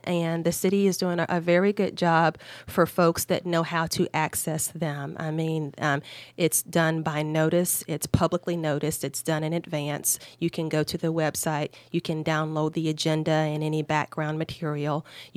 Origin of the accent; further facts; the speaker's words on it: Kentucky, United States; moved away as an adult; also born or lived in Charleston, West Virginia; now in Florida, United States; I'm from Kentucky. Went to undergrad and law school at the University of Kentucky.